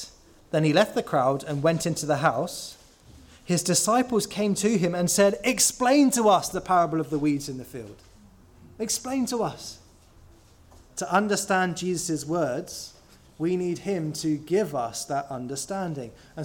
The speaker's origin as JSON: {"language": "English", "region": "London", "country": "United Kingdom", "tie": "born or raised there", "said": "When I was growing up, I grew up in South London."}